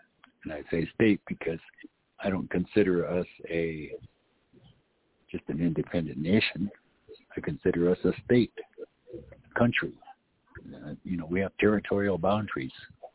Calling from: Albuquerque, New Mexico, United States; I'm calling from Albuquerque.

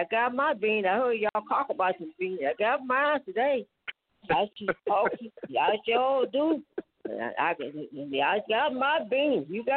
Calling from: St. Louis, Missouri, United States; St. Louis, Missouri.

